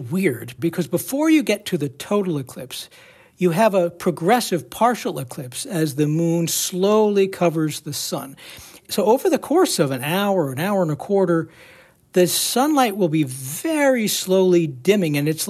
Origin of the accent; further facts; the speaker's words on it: Colorado, United States; That one will go from California to Florida and will cross my home state of Colorado.